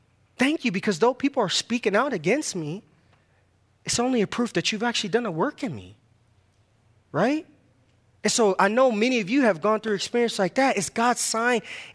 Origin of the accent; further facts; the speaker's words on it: San Diego, California, United States; I can't remember my own testimony when I went back to San Diego. I'm from California. And I remember going back home